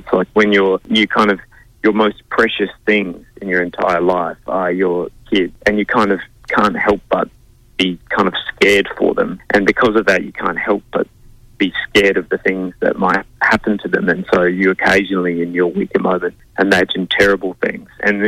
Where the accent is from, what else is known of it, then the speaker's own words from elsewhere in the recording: South Australia, Australia; I think I grew up in the Adelaide Hills.